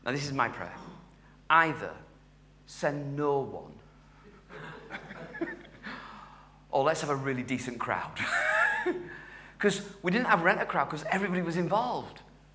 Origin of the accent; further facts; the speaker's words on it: Halifax, Yorkshire and the Humber, United Kingdom; I grew up in Halifax. That was a good deal in Halifax. In the 1970s